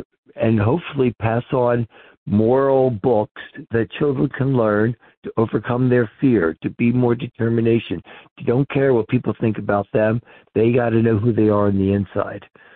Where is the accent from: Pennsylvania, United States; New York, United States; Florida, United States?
Pennsylvania, United States; Levittown; Right outside of Philadelphia, a place called Levittown. Now, we're right there on the border of the Delaware River.